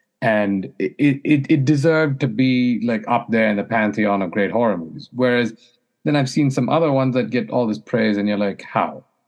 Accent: India; maybe it's growing up in India or whatever.

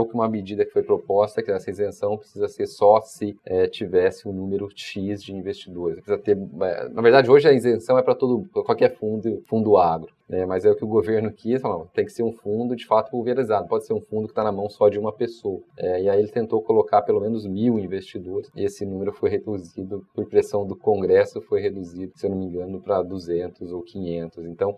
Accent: Brazil; E, obviamente, eu sou brasileiro

